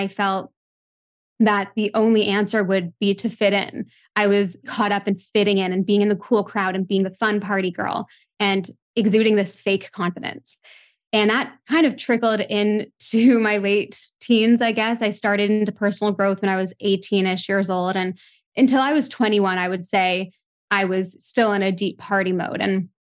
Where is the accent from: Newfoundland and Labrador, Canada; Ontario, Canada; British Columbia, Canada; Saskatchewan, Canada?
Ontario, Canada; Toronto; growing up in Toronto, a big city